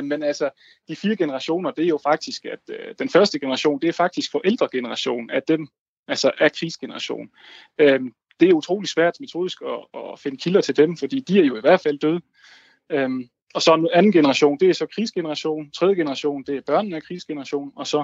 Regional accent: Tinglev, Region of Southern Denmark, Denmark; Jamen, jeg er vokset op i Tinglev. Jeg er tæt på grænsen.

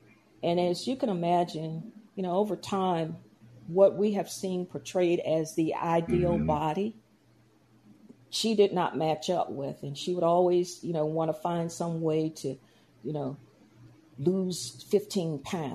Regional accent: Georgia, United States; We're both from Georgia.

